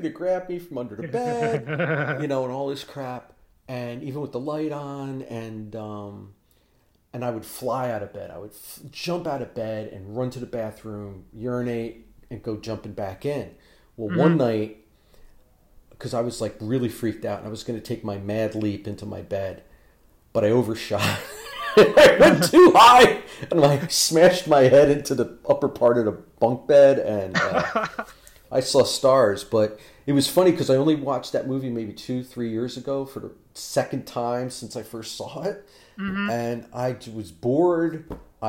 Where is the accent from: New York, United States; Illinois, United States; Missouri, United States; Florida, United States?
New York, United States; New York City; I grew up on Godzilla movies, and I never saw one of them in a theater. I watched them on, we had this thing in the New York City area called the 4:30 movie on ABC